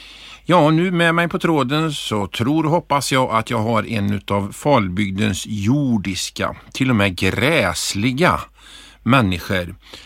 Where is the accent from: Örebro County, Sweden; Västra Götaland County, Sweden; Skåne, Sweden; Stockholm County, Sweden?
Västra Götaland County, Sweden; Flobby; när jag växte upp i Flobby på 80-talet och var en liten pojk